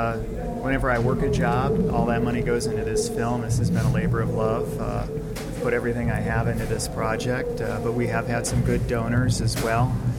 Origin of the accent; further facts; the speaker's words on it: Wisconsin, United States; I grew up in Wisconsin, which is a very cold place, and then I used to ski professionally on the U.S. ski team.